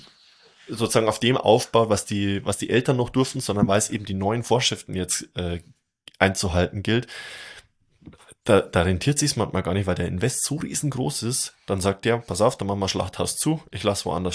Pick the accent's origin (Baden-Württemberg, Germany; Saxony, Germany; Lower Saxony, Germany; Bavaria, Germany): Bavaria, Germany; Ingolstadt; Also ich komme aus Ingolstadt.